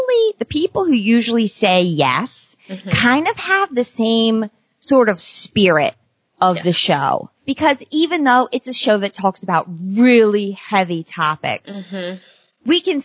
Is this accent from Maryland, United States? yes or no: yes; Maryland, United States; accent: Maryland; nobody wants to listen to my Maryland accent.